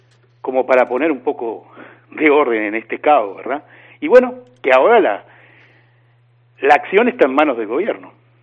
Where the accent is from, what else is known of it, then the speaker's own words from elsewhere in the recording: Uruguay; now in Spain; Cualquiera puede darse cuenta que yo no soy de aquí mismo. Soy oriundo de Uruguay, sin embargo, como español que soy también